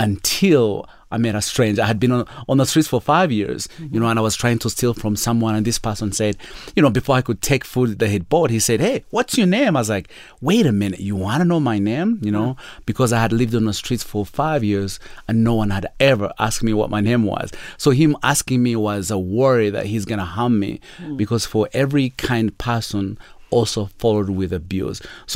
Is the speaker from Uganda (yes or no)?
yes; Uganda; born there; So I was born in Uganda